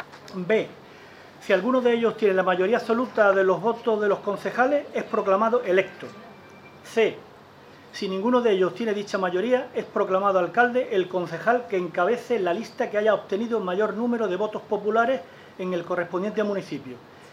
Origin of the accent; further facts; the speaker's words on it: Nerja, Andalusia, Spain; Somos de Nerja, vivimos en Nerja y queremos lo mejor para Nerja.